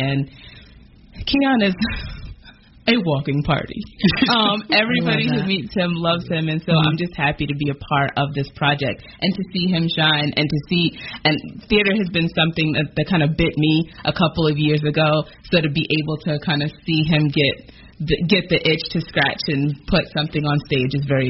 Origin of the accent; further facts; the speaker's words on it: East Coast, United States; I am from the East Coast.